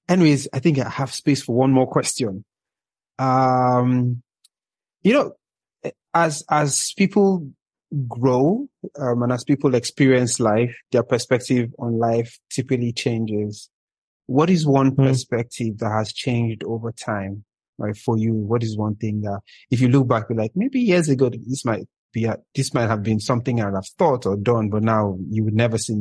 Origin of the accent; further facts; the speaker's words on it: Nigeria; I mean, we're from Nigeria, right?